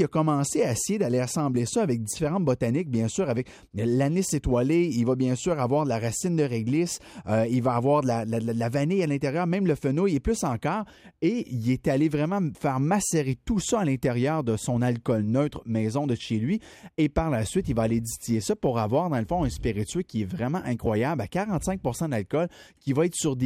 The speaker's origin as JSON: {"language": "French", "region": "Quebec", "country": "Canada", "said": "c'est comme ça que le carvi a commencé à pousser par chez nous, au Québec, justement, sur le bord du Bas-Saint-Laurent."}